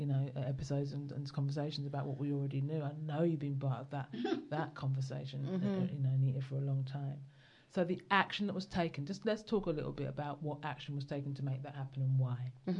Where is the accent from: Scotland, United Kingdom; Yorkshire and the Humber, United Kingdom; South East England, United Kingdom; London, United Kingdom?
London, United Kingdom; I was raised in London, as yourself.